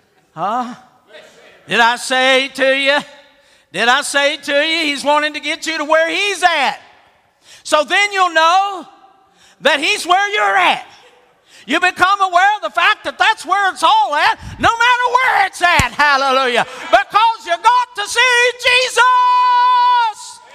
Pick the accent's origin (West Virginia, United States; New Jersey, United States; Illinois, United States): West Virginia, United States; now in Alabama, United States; I was born and raised in West Virginia, got saved in Ohio, left Ohio, went to Bible college in Greenville, South Carolina, left that and pastored in North Carolina, and now I'm way down there in Alabama.